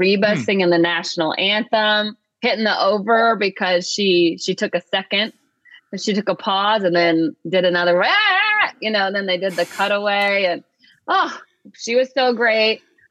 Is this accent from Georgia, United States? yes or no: yes; Atlanta, Georgia, United States; I'm from Atlanta.